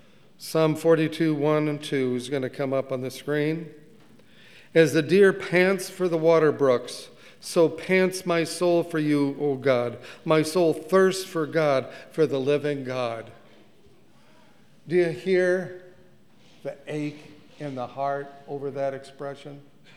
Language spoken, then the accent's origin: English; Michigan, United States; And we're from Michigan, and he went to University of Michigan, so it was go blue, go blue, go blue.